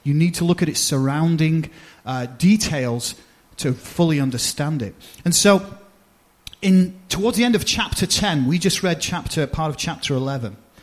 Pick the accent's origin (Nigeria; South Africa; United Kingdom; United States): United Kingdom; England; my home country of England